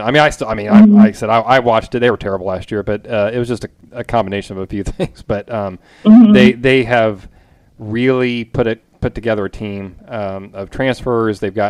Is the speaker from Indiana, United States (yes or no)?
yes; Indiana, United States; born there; I mean, I was born in Indiana, and you know, so I'm a Hoosier.